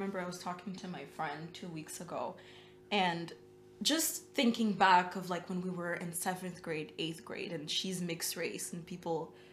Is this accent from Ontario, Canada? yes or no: yes; Ottawa, Ontario, Canada; where are you from? I'm from Ottawa.